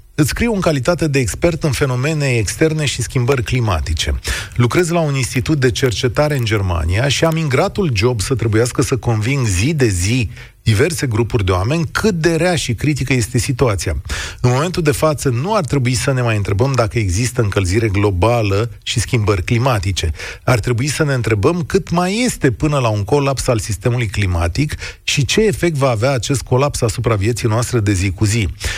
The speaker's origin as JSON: {"language": "Romanian", "country": "Romania", "said": "Noi, ca europeni, ca români."}